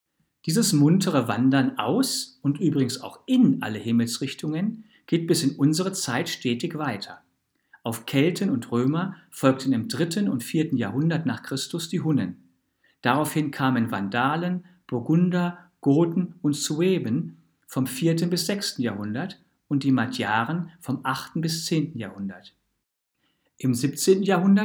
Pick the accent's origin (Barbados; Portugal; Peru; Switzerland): Portugal; Porto, Norte; also born or lived in Lisbon / Paris; Ich bin beispielsweise in Lisboa geboren und in Porto aufgewachsen.